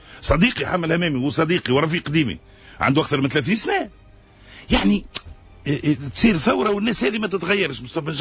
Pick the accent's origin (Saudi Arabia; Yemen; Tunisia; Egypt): Tunisia; انا تونسي